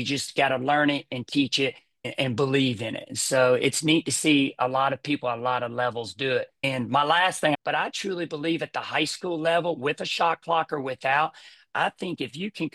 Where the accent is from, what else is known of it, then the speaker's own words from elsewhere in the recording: Alabama, United States; But look at Bruce Pearl, and I'm being from Alabama.